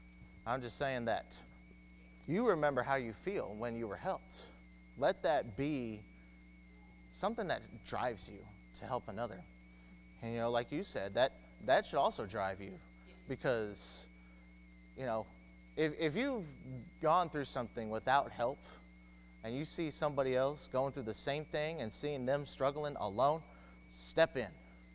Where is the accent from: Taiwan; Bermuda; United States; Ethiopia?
United States; Rosenberg, Texas; Growing up in Rosenberg, at the congregation there, I had a lot of family that lived there.